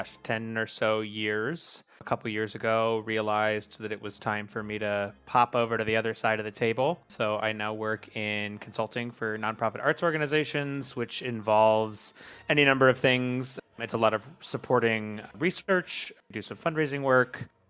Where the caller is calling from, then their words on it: Washington, District of Columbia, United States; I'm calling in from Washington, D.C. Well, the suburbs outside of D.C.